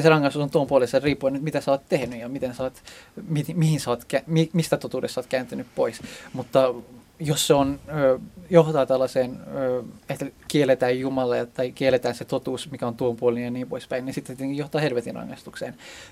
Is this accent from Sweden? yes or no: no; Iran; now in Finland; Esimerkiksi Iranissa, mikä on mulle tutumpi, koska mä oon sieltä kotoisin